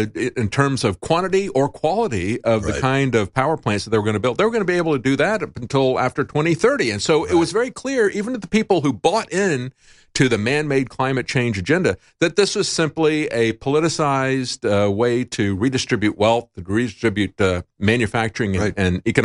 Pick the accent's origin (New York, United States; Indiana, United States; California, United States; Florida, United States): Florida, United States; I grew up in Florida, so I saw a lot of hurricanes.